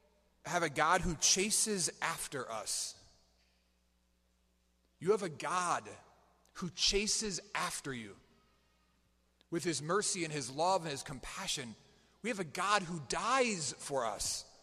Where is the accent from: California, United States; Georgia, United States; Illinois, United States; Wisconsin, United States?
Wisconsin, United States; Waukesha; also born or lived in Michigan; Many of you know that I was born in Michigan. I lived there for 5 years, and then my family moved to Wisconsin. Some of you might not know, however, that for those 11 years that I lived in Wisconsin, I lived in Waukesha, Wisconsin.